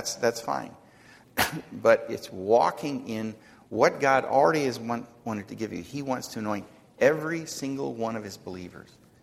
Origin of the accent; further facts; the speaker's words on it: Ohio, United States; born there; also born or lived in Indiana; She lived in Ohio. I was born in Ohio